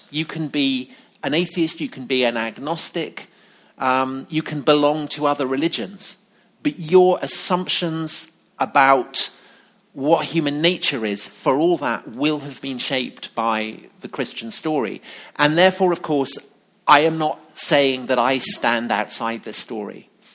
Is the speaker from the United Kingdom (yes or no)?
yes; England, United Kingdom; I am not American. I come from England. And this is the church that I went to. It's in a village called Broadchalk outside Salisbury, which has England's highest spire.